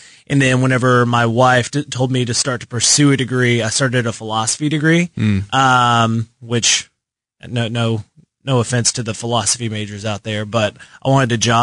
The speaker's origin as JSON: {"language": "English", "town": "Lubbock", "region": "Texas", "country": "United States", "tie": "born or raised there", "said": "No. I've been here for like the last 7 years, but I grew up in Texas."}